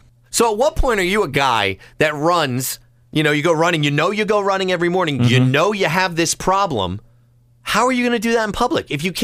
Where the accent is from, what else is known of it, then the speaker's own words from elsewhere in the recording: New Jersey, United States; I grew up in Monmouth County.